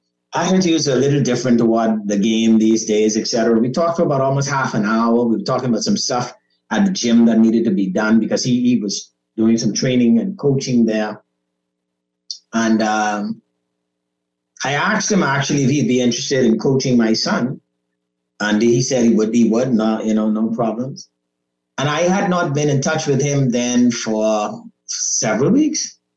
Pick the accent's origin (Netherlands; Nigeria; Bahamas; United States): Bahamas; Freeport, Grand Bahama; when I was growing up in Freeport and going to school